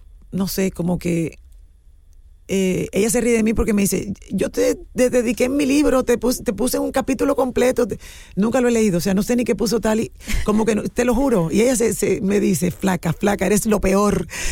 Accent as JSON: {"language": "Spanish", "country": "Cuba", "said": "soy cubana"}